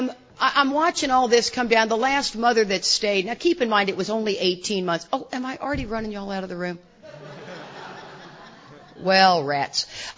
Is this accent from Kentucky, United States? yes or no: no; Houston, Texas, United States; It looked pretty normal, and I grew up in Houston, Texas.